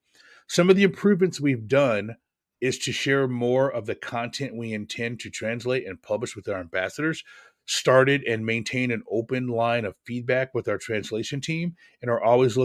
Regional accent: Pacific Northwest, United States; I live in the South. People say soda. I grew up in the Northwest. We said pop.

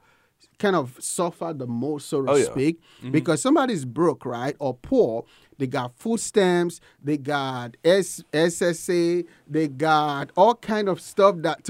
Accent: Nigeria; now in United States; So I was born and raised in Nigeria.

